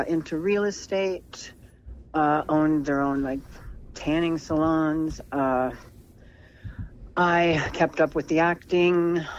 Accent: Pennsylvania, United States; now in Tahoe, United States; You know I'm from Pennsylvania, right?

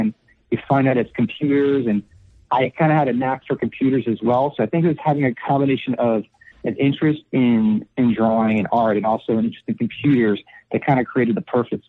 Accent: New York, United States; And I'm from New York originally. I'm on the East Coast as well.

